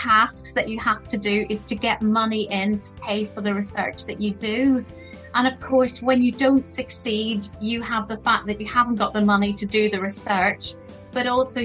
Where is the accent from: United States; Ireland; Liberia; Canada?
Ireland; So I'm actually Irish. I come from Ireland, and believe me, people are always giving you advice.